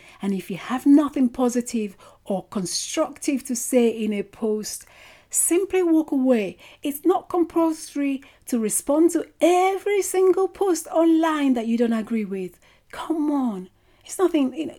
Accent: United Kingdom; I'm British

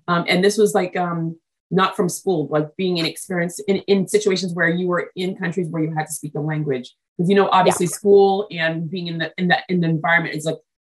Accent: United States; born there; I was born in America, conceived in Haiti, born in America, because my mom was 8.5 months pregnant with me.

